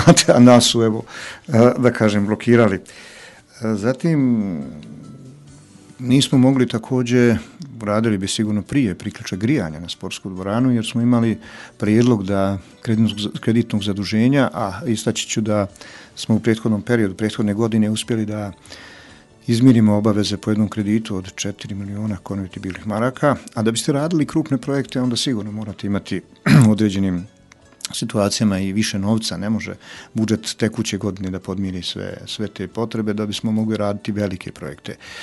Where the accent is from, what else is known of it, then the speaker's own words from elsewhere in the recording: Tutnjevac, Republika Srpska, Bosnia & Herzegovina; moje rodno selo Tutnjevac